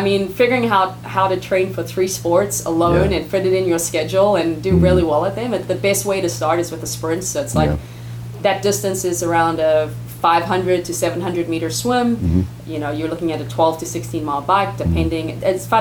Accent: South Africa; as a kid, I grew up playing every single sport growing up in South Africa.

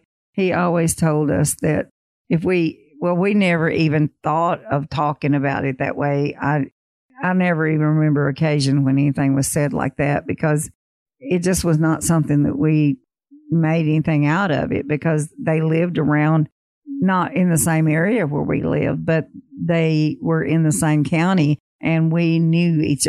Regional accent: Mississippi, United States; In that little town in the county where I grew up in Northeast Mississippi

